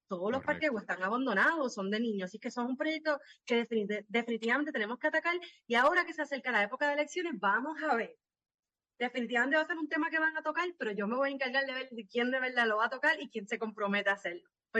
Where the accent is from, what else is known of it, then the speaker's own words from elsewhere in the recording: Puerto Rico; Nosotros somos sato. Nosotros somos la combinación de tres razas. O sea que orgullosamente soy una sata puertorriqueña.